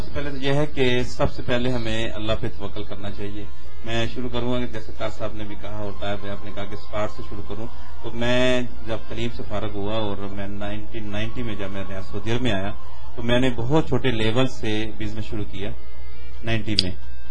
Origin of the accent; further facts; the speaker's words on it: Sialkot, Punjab, Pakistan; born there; میں پاکستان کے ایک جو مشہور شہر ہے سیالکوٹ میں پیدا ہوا تھا.